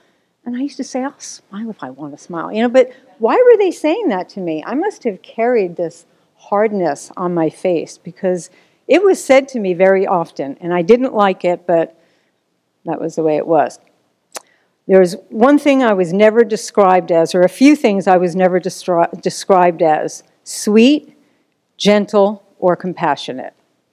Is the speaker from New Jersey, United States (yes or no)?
yes; New Jersey, United States; also born or lived in New York; I was born in New York. Some of you may know this stuff about me, some may not. I was raised in New Jersey, which is about 20 minutes outside of New York.